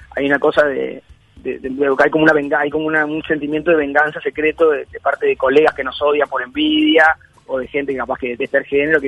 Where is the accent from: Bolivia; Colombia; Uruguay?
Uruguay; now in Buenos Aires, Argentina; mi lugar en el mundo sea Buenos Aires, lógicamente. Uh-huh. Vivo acá hace 30 y pico de años. Pero la verdad es que soy uruguayo, no negaría eso, ni tengo por qué.